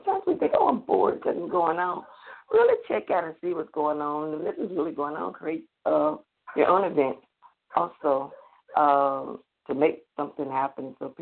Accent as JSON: {"language": "English", "region": "the South", "country": "United States", "accent": "Southern", "said": "And my southern accent is really coming out big time on."}